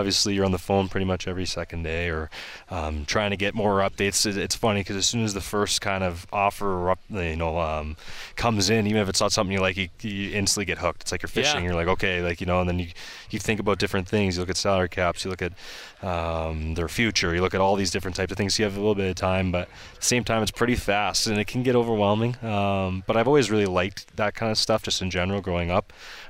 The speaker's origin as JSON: {"language": "English", "town": "Edmonton", "region": "Alberta", "country": "Canada", "lives_now": "Calgary, Canada", "said": "But that's being from Alberta. You know, I'm from Edmonton."}